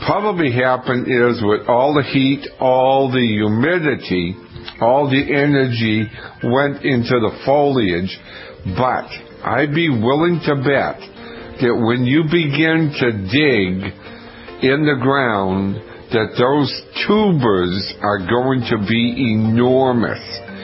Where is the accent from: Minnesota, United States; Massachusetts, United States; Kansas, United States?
Massachusetts, United States; Scituate; I grew up in Scituate, Mass, and my neighbor planted some Jerusalem artichokes